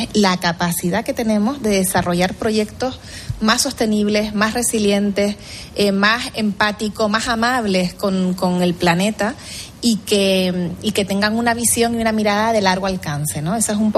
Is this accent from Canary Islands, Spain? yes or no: yes; Tenerife, Canary Islands, Spain; Sí, Guanche, pero de Tenerife, pero bueno, estamos en la región.